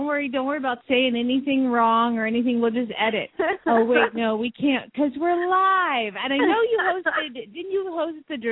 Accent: Phoenix, Arizona, United States; from Phoenix, Arizona

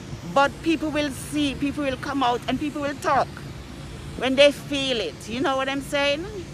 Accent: Jamaica; now in Kenosha, United States; I'm from Jamaica.

